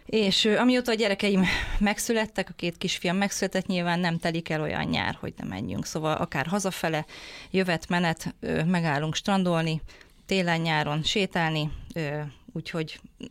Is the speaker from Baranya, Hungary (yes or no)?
no; Somogy, Hungary; hiszen Somogy megyei vagyok, de a somogyi lány